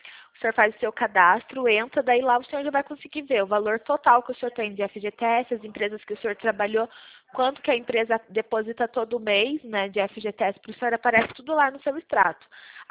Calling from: Curitiba, Paraná, Brazil; eu falo aqui de Curitiba.

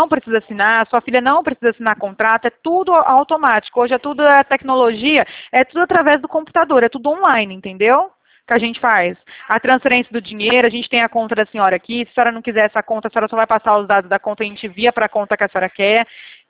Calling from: Bebedouro, São Paulo, Brazil; Eu falo aqui de Bebedouro, interior de São Paulo.

